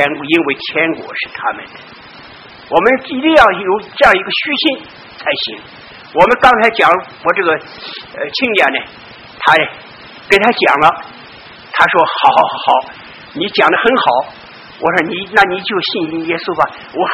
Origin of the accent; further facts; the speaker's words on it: Suxian, Anhui, China; 我在原来是在安徽成长的，这安徽那个宿县的礼拜堂啊，